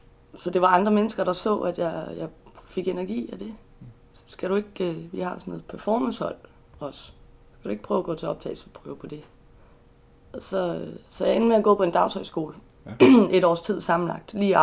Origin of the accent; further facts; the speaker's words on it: Copenhagen, Capital Region of Denmark, Denmark; Så det er jo fordi, at jeg kommer jo fra København, og jeg har min familie og nevø